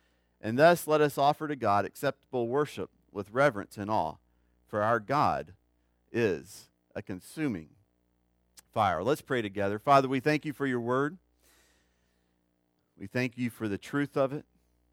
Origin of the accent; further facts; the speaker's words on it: Mississippi, United States; Now, you know I'm from Mississippi, so I can't call the Hogs real well.